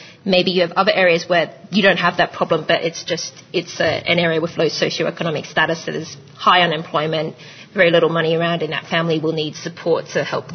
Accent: Sydney, New South Wales, Australia; because we're from Sydney

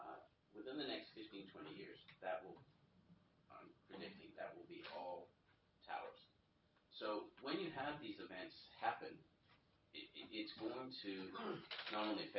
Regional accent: Canada; now in New Zealand; I come from Canada, which had a huge leaky condo issue.

